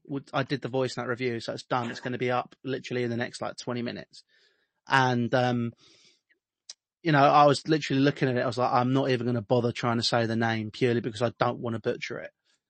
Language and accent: English; Sweden; Is it like Djurgården? I am from Sweden.